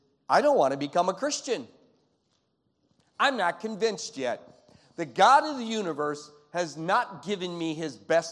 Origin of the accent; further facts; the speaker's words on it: Michigan, United States; And you should say, yes. I came from Michigan.